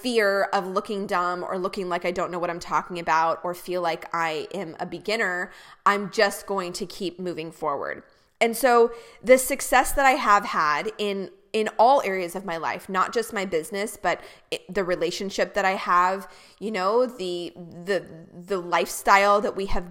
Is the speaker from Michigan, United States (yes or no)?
no; Tacoma, Washington, United States; So rewind, I grew up in Tacoma, Washington, Washington State. Tacoma, if you're not familiar, is about a hour south of Seattle, which is the largest city in Washington.